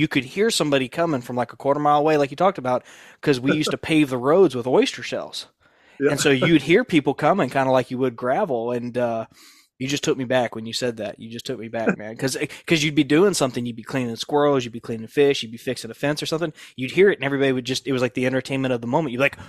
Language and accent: English; Jekyll Island, Georgia, United States; That's so in Southeast Georgia, I grew up on Jekyll Island, St. Simon's Island area, right behind that. Yeah. And that area was where I grew up, and all the roads were dirt.